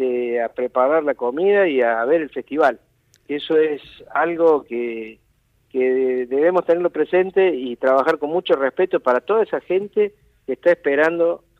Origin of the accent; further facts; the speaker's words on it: Cosquín, Córdoba, Argentina; yo soy de Cosquín, nacido acá, pero mi familia es de una pequeña localidad de Santa Fe, de Tacural.